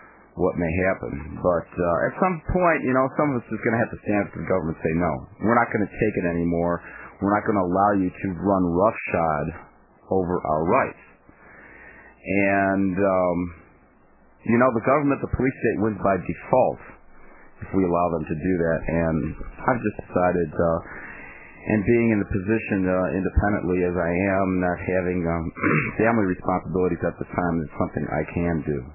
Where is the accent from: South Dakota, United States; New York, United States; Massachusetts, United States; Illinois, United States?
Illinois, United States; Chicago; But on the other hand, as a Chicagoan, I'm kind of glad to see the White Sox.